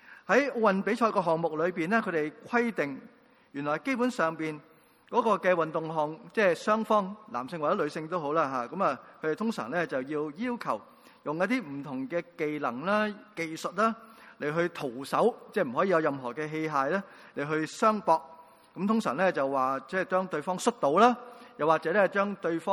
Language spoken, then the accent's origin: Cantonese; Hong Kong; 就我哋香港人咧，通常稱之為叫韻律泳